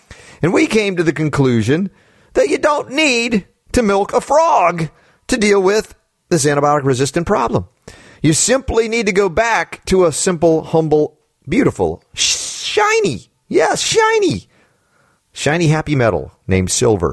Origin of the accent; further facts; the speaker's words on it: New York, United States; I'm from the Empire State.